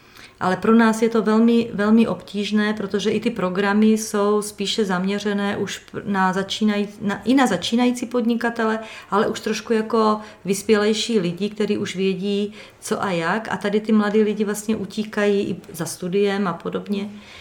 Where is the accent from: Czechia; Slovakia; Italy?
Slovakia; southern Slovakia; Možná je to proto, že pocházím z vesnice, ze Slovenska, z jižního